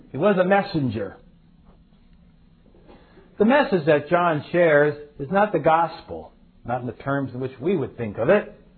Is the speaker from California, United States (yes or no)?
yes; San Francisco, California, United States; I'm thinking of my hometown San Francisco Giants.